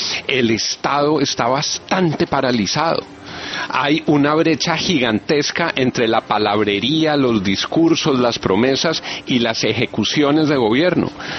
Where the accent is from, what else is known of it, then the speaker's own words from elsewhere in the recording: Colombia; como colombiano